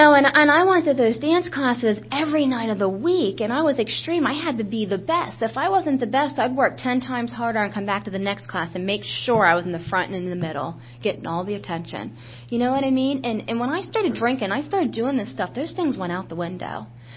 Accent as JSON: {"language": "English", "town": "Lewistown", "region": "Pennsylvania", "country": "United States", "tie": "born or raised there", "said": "I grew up in Lewistown, Pennsylvania, and it was probably about a 2 hours and 45 minutes trip."}